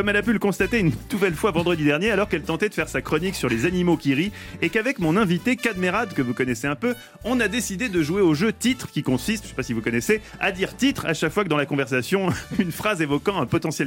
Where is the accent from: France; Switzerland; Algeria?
Switzerland; La scène se passe dans mon pays natal, la deuxième patrie du rap après les États-Unis. La Suisse.